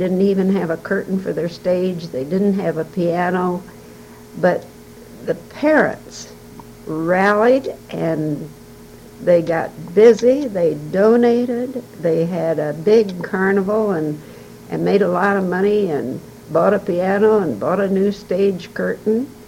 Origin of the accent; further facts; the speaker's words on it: Indiana, United States; born there; now in Decatur, United States; No, we were both natives of Indiana. I was born in Posey County, Indiana, which is known for its fine melons, and near the little town of Poseyville.